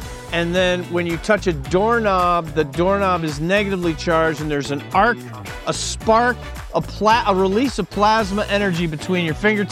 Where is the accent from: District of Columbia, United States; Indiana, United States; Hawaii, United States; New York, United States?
New York, United States; Buffalo; also born or lived in Okinawa, Japan / California; now in Colorado, United States; because I grew up in Buffalo, New York area where it's high humidity. I lived in Okinawa, Japan, where it's mega mondo humidity, California, where there's some humidity. I moved to Colorado where there's like no humidity almost all the time.